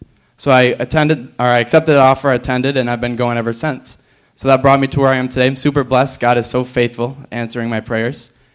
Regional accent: New York, United States; I'm from the Thousand Islands area, so it's pretty far.

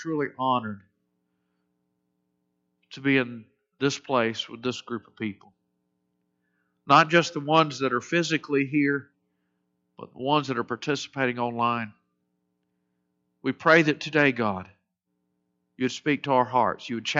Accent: Florida, United States; Growing up in Florida, we didn't really know what a season was.

